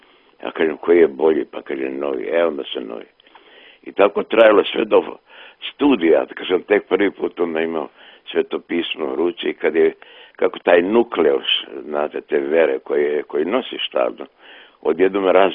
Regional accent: Drvar, Federation of Bosnia and Herzegovina, Bosnia & Herzegovina; Ja sam odrastao u Grahovi u Drvaru gdje je crkva bila zatvorena, zakovana

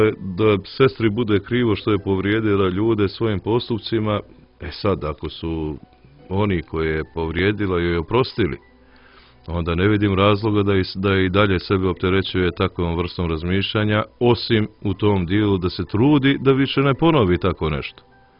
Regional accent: Montenegro; popuštilo kod nas u Crnoj Gori, nego i dalje se vidim da se povampiruje sa postavljanjem spomenika Josipu Brozu u Podgorici

